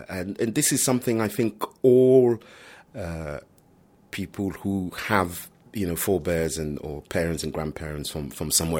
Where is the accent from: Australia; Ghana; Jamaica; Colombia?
Ghana; born there; moved away; I was born in Ghana indeed, yeah.